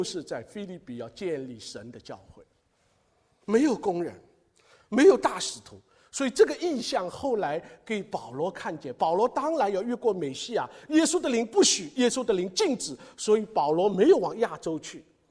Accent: Shanghai, China; 我们上海人就是普通话叫牢

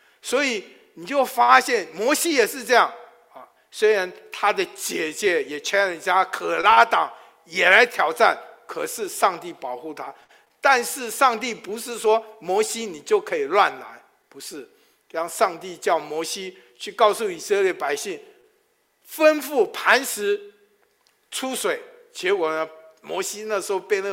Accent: Taiwan; 因为他湖南人，我台湾长大，他讲话的口音湖南口音我根本听不懂

